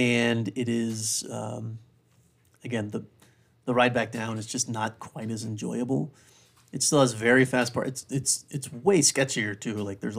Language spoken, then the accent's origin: English; South Carolina, United States; understand that I grew up in South Carolina. I went to Clemson.